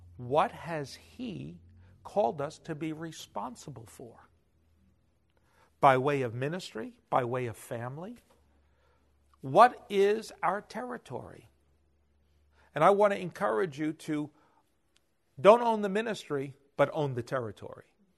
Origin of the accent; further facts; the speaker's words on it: Bronx, New York, United States; He's my second oldest cousin. We grew up together in the Bronx, and he sends me an email.